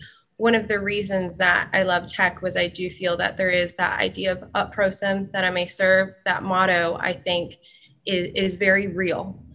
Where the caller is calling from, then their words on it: Roanoke, Virginia, United States; I'm actually calling from my boss, Dr. Bishop's office in the C-suite at Carilion in Roanoke.